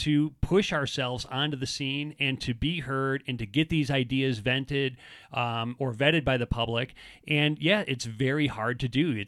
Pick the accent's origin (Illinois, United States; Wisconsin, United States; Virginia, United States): Illinois, United States; Chicago; born there; I should say that I was born in Chicago, where, you know, Democratic Party is essentially written on your birth certificate.